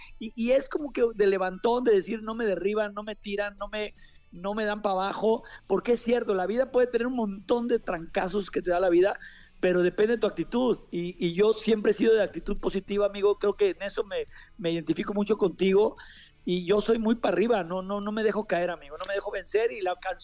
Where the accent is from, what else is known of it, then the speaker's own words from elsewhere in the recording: Monterrey, Nuevo León, Mexico; en Monterrey, Nuevo León, en mi tierra